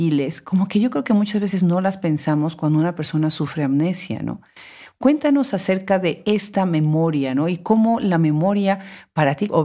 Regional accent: Mexico; como se dice en México, mi país natal

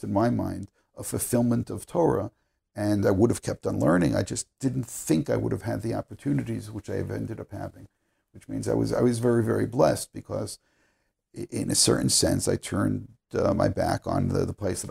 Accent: Bensonhurst, New York, United States; And normally, I grew up in Bensonhurst, it's not so far from the water.

